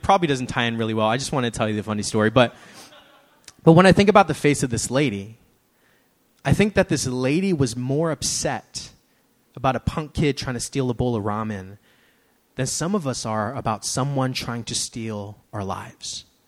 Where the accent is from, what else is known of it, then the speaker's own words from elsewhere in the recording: San Francisco, California, United States; you know, I grew up here in San Francisco.